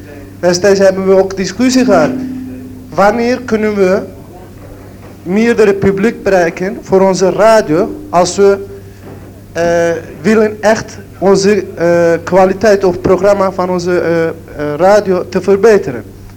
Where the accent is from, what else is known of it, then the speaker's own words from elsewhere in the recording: Turkey; Dutch is a second language; now in Netherlands; Zoals bijvoorbeeld waar ik vandaan kwam in Turkije